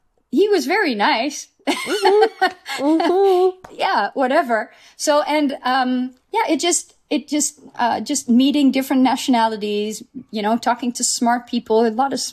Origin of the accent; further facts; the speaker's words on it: Netherlands; I'm from Holland.